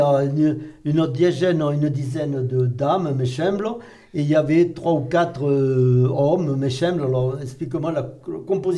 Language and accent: French; Nouvelle-Aquitaine, France; le tonton, chez nous, en Périgord, le tonton, c'est l'oncle.